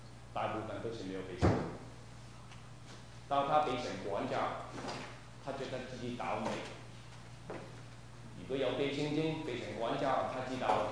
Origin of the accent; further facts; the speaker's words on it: Guangdong, China; 我是广东人嚟